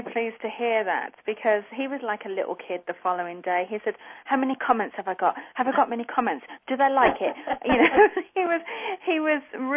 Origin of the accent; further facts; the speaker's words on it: United Kingdom; accent: British; now in United States; So, you know, I'm British, as you can hear from the accent.